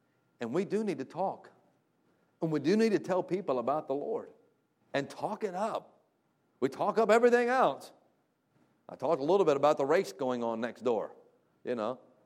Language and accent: English; Florida, United States; That's why I'm from Florida.